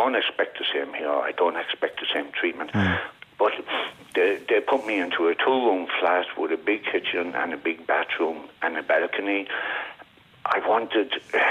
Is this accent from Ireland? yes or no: yes; Cork, Munster, Ireland; Where I grew up in Cork, where I was born and reared, in the Marsh, the middle parish.